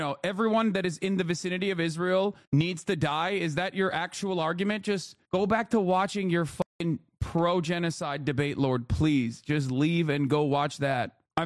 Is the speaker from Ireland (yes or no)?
no; Lebanon; I'm from Lebanon. The pagers are available for everyone. My cousin had one, too.